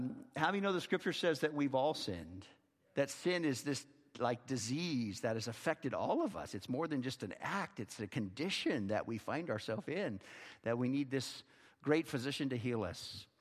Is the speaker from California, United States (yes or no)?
yes; Modesto, California, United States; I grew up in Modesto, California, in the San Joaquin Valley.